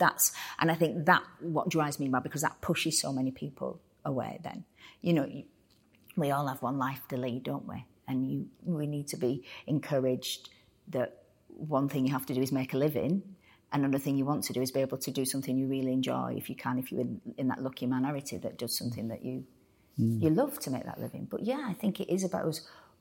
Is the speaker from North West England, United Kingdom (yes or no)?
yes; Bolton, North West England, United Kingdom; I grew up in Bolton, but, you know, it's 15 miles away, 20 miles away.